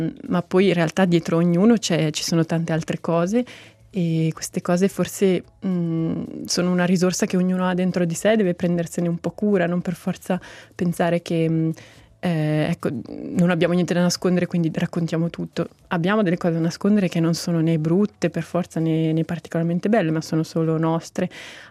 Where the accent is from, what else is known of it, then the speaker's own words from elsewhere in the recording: Monteceneri, Ticino, Switzerland; sono cresciuta a Monteceneri, Camignolo di Fuori più esattamente, nel nucleo di Camignolo di Fuori